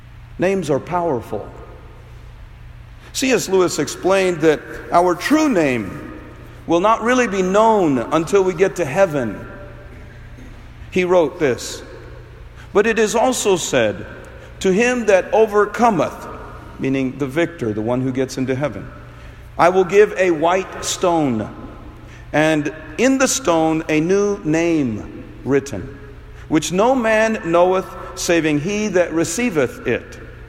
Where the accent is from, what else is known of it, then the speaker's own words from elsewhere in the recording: Kerala, India; went further south to my home state of Kerala.